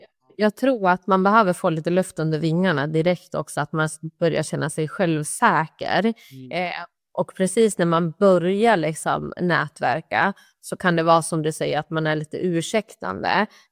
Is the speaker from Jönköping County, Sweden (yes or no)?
no; Sundsvall, Västernorrland County, Sweden; moved away as an adult; now in Gothenburg, Sweden; jag är uppvuxen i Sundsvall, så att jag har egentligen mitt nätverk i Norrland. Och när jag flyttade ner till Göteborg